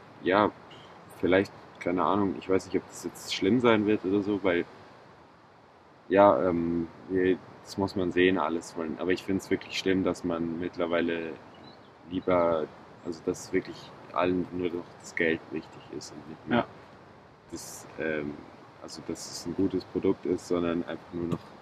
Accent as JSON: {"language": "German", "region": "Ticino", "country": "Switzerland", "said": "das kenne ich auch persönlich aus dem Tessin, wo ich herkomme"}